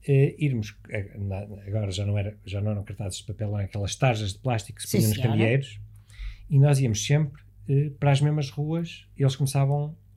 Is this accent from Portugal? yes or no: yes; Porto, Norte, Portugal; mas lembra-te que eu vinha do Porto